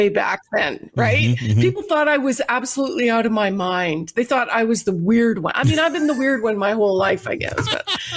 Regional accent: Canada; I was born and raised in Canada.

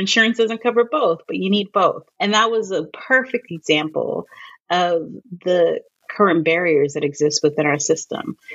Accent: New York, United States; I am a Black Latina. My mother's Puerto Rican. My dad is African American. I'm from New York.

